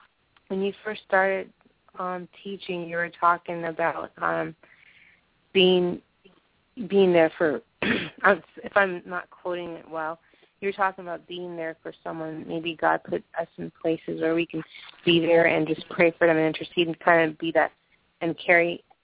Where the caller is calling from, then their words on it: Miami, Florida, United States; I'm calling from the Miami area.